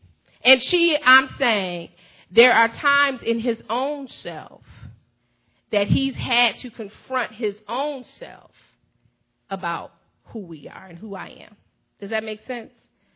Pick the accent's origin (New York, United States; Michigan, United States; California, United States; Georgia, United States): Michigan, United States; Flint; Because I'm from Flint, and it don't go away like that.